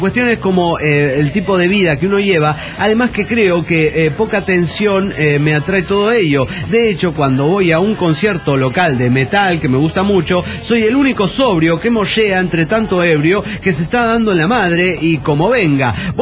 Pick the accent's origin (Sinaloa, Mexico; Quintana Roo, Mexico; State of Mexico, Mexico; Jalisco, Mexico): State of Mexico, Mexico; Tultitlán; Señoras y señores … de Tultitlán.